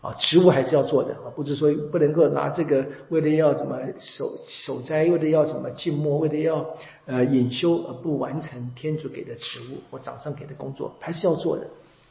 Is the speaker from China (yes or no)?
no; Taiwan; 这个我们台湾人太有感了，